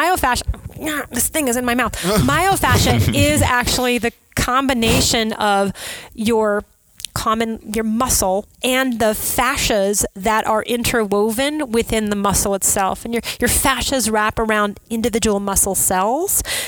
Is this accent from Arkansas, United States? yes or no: no; New Orleans, Louisiana, United States; I just want you to know I'm originally from New Orleans, so this is my Mardi Gras moment.